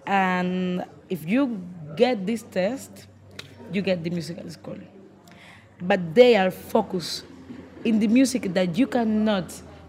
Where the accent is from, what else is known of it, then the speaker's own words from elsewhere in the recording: Havana, Cuba; I am from Havana, Cuba.